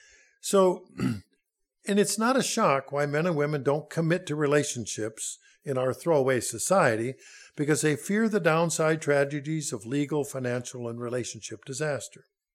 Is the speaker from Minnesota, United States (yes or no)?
yes; Silver Lake, Minnesota, United States; About 20 miles away from where I grew up in Silver Lake, Minnesota, that little town has the distinction of being the town in Minnesota with the most residents that were born locally.